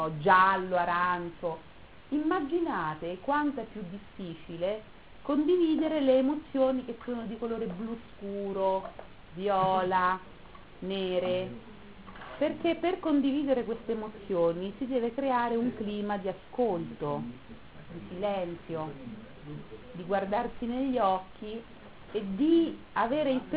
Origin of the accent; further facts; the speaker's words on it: Umbria, Italy; avevo 16 anni, quando l'Italia ero in un paesino dell'Umbria, perché io sono umbra, in un paesino dell'Umbria di 200 anime